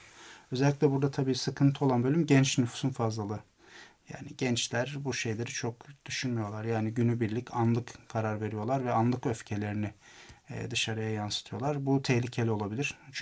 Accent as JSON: {"language": "Turkish", "region": "Basra Governorate", "country": "Iraq", "second_language": "Turkish", "said": "Yani biz Iraklı olarak dünyanın en büyük rezervleri üzerinde oturuyoruz Basra'da."}